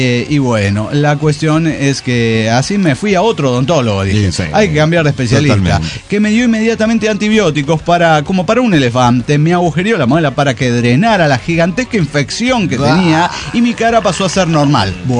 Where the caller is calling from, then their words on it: Puerto Vallarta, Jalisco, Mexico; de Puerto Vallarta, México.